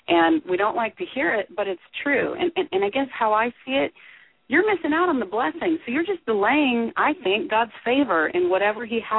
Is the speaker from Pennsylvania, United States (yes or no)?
no; California, United States; I'm apparently to the Southern girls out here, I'm from the North, even though I keep trying to tell them California's West.